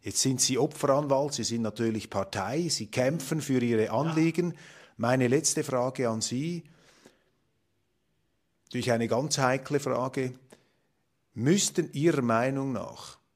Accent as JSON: {"language": "German", "country": "Switzerland", "said": "Was ist da vielleicht das Wesentliche, was wir als Schweizer und was die Walliser wissen müssen?"}